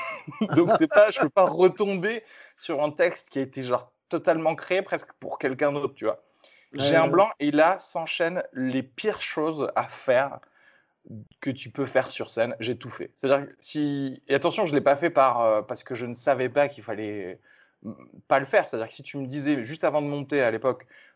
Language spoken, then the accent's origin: French; Toulouse, Occitanie, France; Mais voilà, je viens de Toulouse